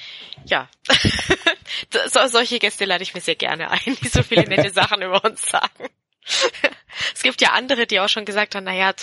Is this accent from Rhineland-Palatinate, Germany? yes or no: no; Augsburg, Bavaria, Germany; Als Augsburger müssen wir uns natürlich schon auch sagen lassen, dass wir halt für manche immer noch ein Emporkömmling sind